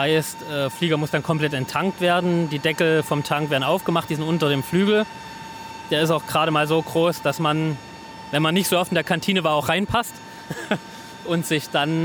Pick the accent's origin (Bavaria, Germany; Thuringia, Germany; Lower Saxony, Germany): Thuringia, Germany; Also ich komme ursprünglich gebürtig aus Thüringen tatsächlich.